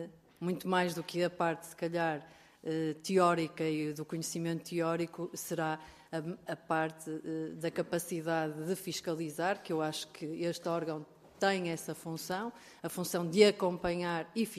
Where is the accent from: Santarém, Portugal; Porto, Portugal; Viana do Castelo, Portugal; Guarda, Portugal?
Porto, Portugal; sou natural da cidade de Porto e é lá que exerço e sempre exerci a minha atividade.